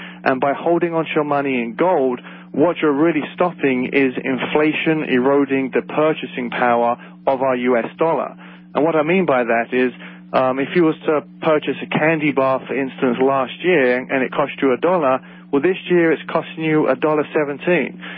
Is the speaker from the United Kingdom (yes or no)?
yes; London, United Kingdom; as you can probably tell from my funny accent, I'm from London, England